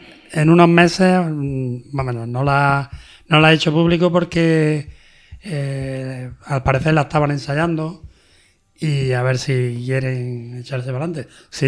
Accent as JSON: {"language": "Spanish", "region": "Andalusia", "country": "Spain", "said": "Como buenos andaluces, además."}